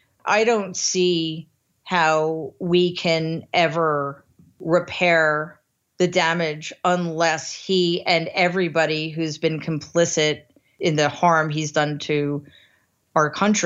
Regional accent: United States; So, as an American, it's been a quite devastating experience.

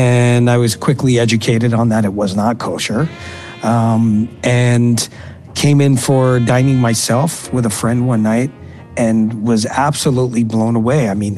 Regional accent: Brooklyn, New York, United States; And I got a phone call from a friend I grew up with back in Brooklyn.

